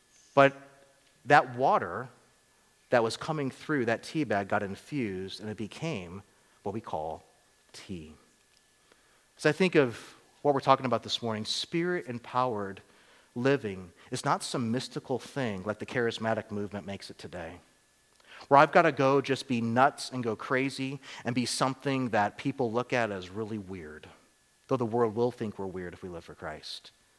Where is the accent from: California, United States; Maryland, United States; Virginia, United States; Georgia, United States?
Georgia, United States; We don't have unsweet tea down south where I grew up in Georgia.